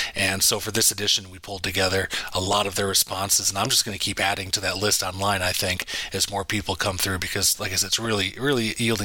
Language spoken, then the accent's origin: English; Midwest, United States; You know, growing up in the Midwest, I always used to see tons of thunderstorms